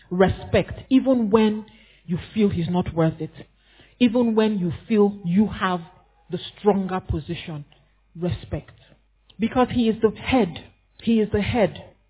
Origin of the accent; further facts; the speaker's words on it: Anambra, Nigeria; I come from Anambra State. We were not as respectful as that.